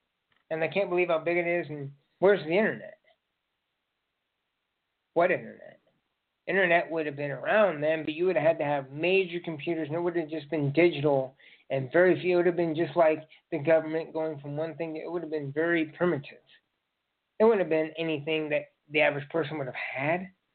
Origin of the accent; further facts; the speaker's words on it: United States; born there; I have ancestry in other countries, but I'm an American because I was born here.